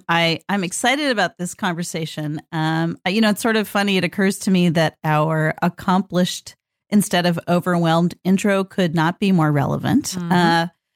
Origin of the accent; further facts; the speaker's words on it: California, United States; Like I grew up this way. I grew up in Northern California.